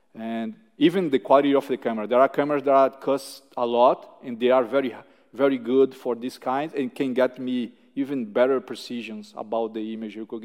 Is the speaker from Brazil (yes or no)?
yes; Brazil; I'm from Brazil, and I'm happy to answer your questions.